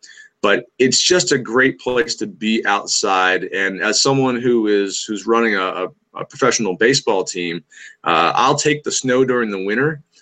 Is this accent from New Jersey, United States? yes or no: yes; Trenton, New Jersey, United States; Eventually ended up moving back to my hometown in Trenton, New Jersey, working for the Trenton Thunder